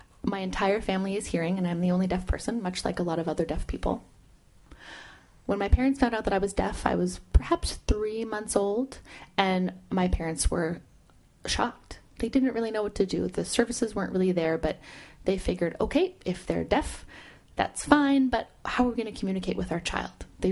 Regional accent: Anchorage, Alaska, United States; I'm proud to say that I am a born and raised Anchorageite. I'm from Alaska, born and raised, and I've gone through a lot of challenges in my time here.

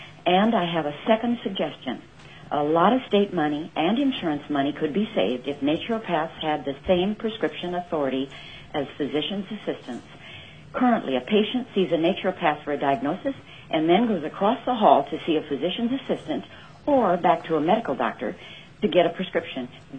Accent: Soldotna, Alaska, United States; from Soldotna, and I'm just an interested state resident.

